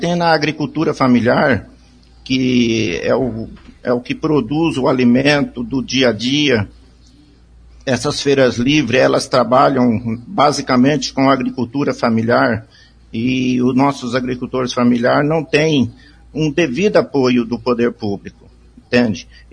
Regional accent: Maringá, Paraná, Brazil; born there; a gente é filho de pioneiros, nasci em Maringá, sou da comunidade Guerra, sou um produtor rural.

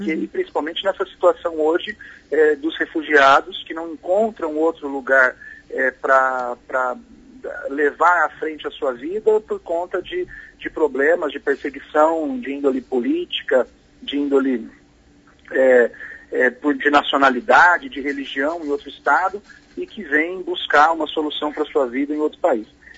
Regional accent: Brazil; é amparar o estrangeiro, como nós brasileiros também. Quando vamos no exterior, gostamos de ser amparados.

